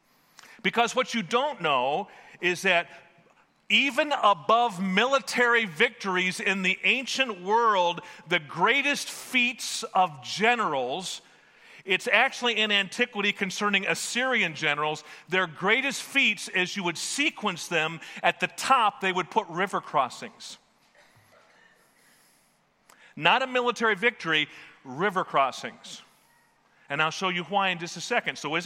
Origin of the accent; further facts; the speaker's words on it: United States; And so what would you do as an American?